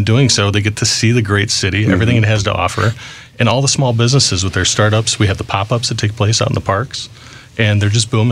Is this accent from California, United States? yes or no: no; Michigan, United States; So I've born and raised in Michigan and just came back about 2 years ago.